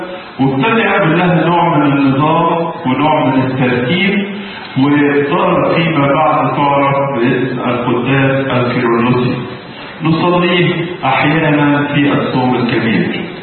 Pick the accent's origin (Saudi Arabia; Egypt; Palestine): Egypt; وانتوا عارفين الصعيد عندنا في مصر